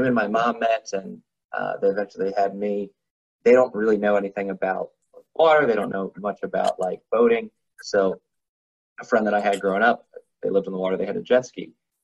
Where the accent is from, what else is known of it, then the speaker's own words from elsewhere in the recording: Pasadena, Maryland, United States; So I'm from Anne Arundel County, so we're not too far apart from our birthplaces. I've been in Maryland my whole life, outside 2 years when I worked at Rowan.